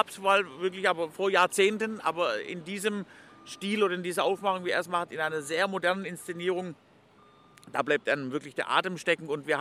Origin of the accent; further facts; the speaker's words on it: Stuttgart, Baden-Württemberg, Germany; bin eigentlich aus Stuttgart und habe immer gesagt, ich will später mal Zirkusdirektor werden.